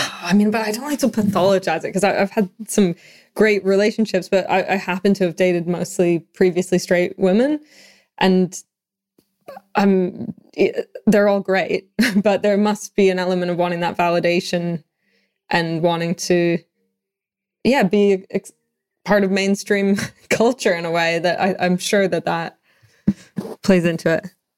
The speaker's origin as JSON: {"language": "English", "country": "Canada", "said": "yeah, I'm from Canada. So I do feel like I'm missing lakes and trees."}